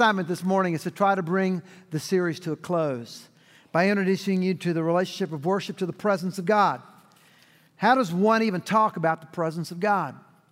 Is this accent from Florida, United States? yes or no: no; Houston, Texas, United States; born there; I love Texas. I was born in Houston, Texas. My family is there, three generations deep.